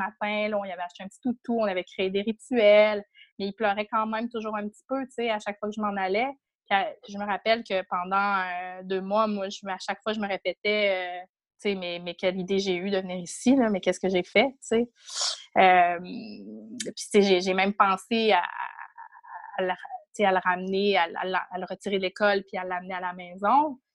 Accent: Quebec City, Quebec, Canada; moi, je venais de Québec, puis c'est, tu sais, comme on l'a dit, vraiment une Frenchy place, pas besoin de parler l'anglais.

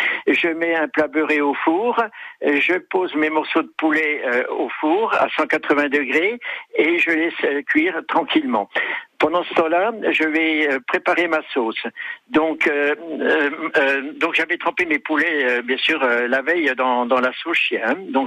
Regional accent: Bourgogne-Franche-Comté, France; also born or lived in Guadeloupe; je suis originaire de Franche-Comté, mais j'ai vécu 14 ans en Guadeloupe

